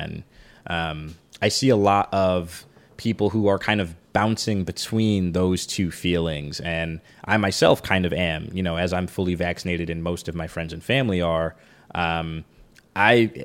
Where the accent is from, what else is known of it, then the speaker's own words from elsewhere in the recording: Detroit, Michigan, United States; last year when I first moved back to Detroit, it felt like I wasn't in my hometown anymore.